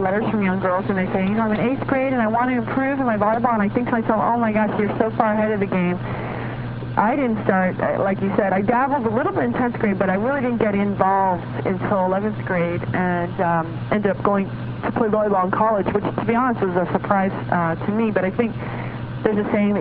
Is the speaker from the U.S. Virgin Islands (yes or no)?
yes; U.S. Virgin Islands; now in United States; I live half the time in California. And I grew up in the Virgin Islands, so I've been, you know, sort of in the islands a lot in my life.